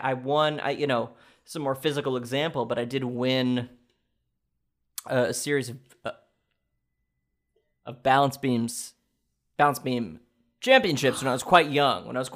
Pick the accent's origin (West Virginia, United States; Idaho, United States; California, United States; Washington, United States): West Virginia, United States; I'm from West Virginia. Born and bred. Born and raised.